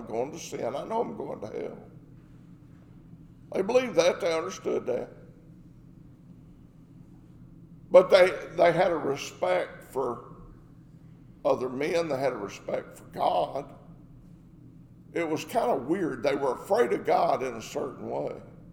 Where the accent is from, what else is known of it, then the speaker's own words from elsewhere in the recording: Arkansas, United States; Where I grew up in Arkansas